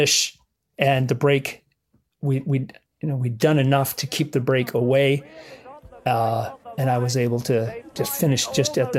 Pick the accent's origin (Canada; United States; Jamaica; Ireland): Canada; I said, "Phil, I'm Canadian." And then he coined the phrase, "Oh, you're the first North American."